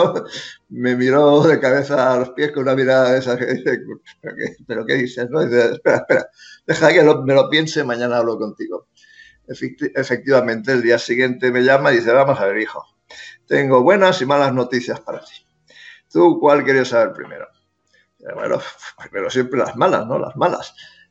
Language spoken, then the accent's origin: Spanish; Barcelona, Catalonia, Spain; yo crecí de pequeño en Barcelona, en un barrio, hoy se llama Raval, entonces se llamaba Distrito Quinto, era más bien conflictivo y tal.